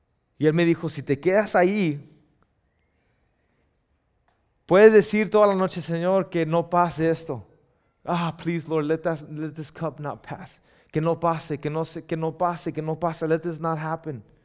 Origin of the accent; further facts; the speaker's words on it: Mexico; Somos mexicanos, muchos aquí, nos gusta el aceite, amen.